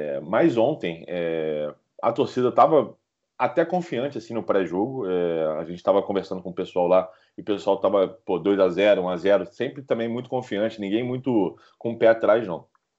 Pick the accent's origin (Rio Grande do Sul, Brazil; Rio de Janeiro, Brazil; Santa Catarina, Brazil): Rio de Janeiro, Brazil; Eu moro no Rio, as pessoas devem estar se perguntando por que, que ele é cruzeirense, se ele mora no Rio. Eu também sou carioca, mas sou cruzeirense por conta do meu pai, que é mineiro, tá?